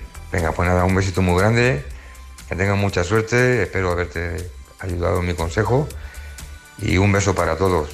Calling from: Móstoles, Community of Madrid, Spain; de Móstoles

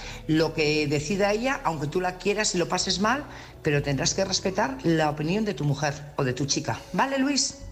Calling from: Burgos, Castile and León, Spain; corresponsal de Burgos.

